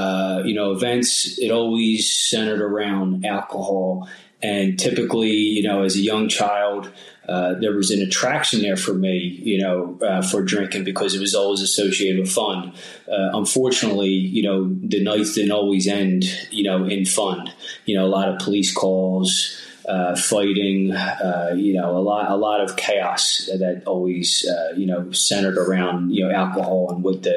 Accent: Philadelphia, Pennsylvania, United States; So I've lived my entire life in Philadelphia, neighborhood called Longcrest. It's in the lower end of Northeast Philadelphia. It's a blue collar, poor to middle class neighborhood.

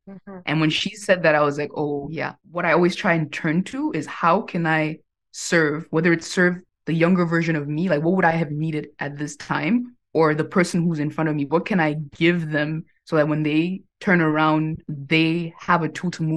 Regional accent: Cameroon; born there; moved away; also born or lived in Chad / Haiti / Mali / Angola; So I was born in Cameroon. Then we moved to Chad, which is another African country. Then we went to Haiti, which is in the Caribbean. Then we came back to the African continent. I lived in Mali, in Angola, in Mozambique, in Madagascar.

